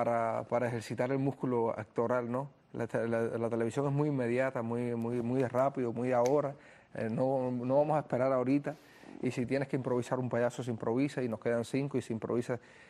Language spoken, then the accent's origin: Spanish; Las Villas, Cuba